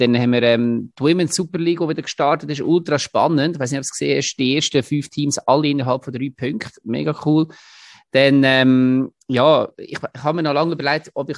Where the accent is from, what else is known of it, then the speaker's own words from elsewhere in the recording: Munich, Bavaria, Germany; ich würde mich auch mega freuen als Münchner